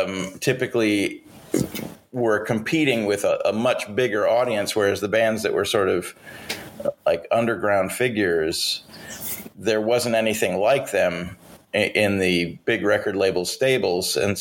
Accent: Missoula, Montana, United States; I grew up in Montana, Missoula, Montana, which is a college town, so, you know, marginally more sophisticated than the rest of Montana, but still Montana.

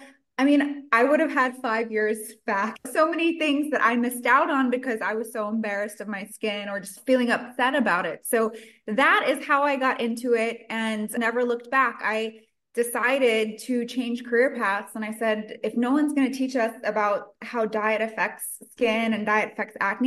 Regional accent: New York, United States; I had a lot of health problems growing up, and I grew up in New York, an Italian-American family.

